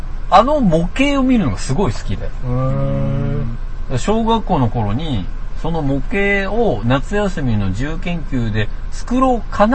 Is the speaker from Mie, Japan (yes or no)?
yes; Yokkaichi, Mie, Japan; 我々の地元の四日市でいくと伊勢型紙とかあるじゃないですか。